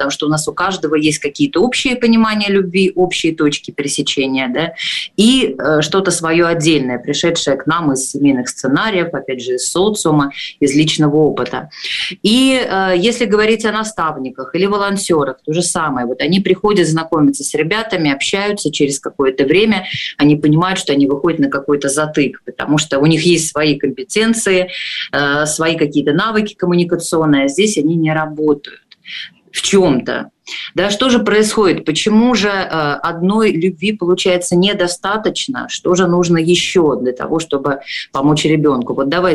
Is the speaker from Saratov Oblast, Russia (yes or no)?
yes; Volsk, Saratov Oblast, Russia; а я непосредственно выхожу из города Вольска, это мой родной город. Так что Саратовская область